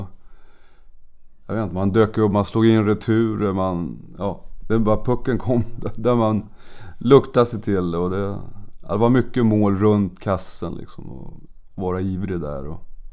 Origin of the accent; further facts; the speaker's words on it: Sweden; Men här kom man då som svensk och skulle spela för laget mera.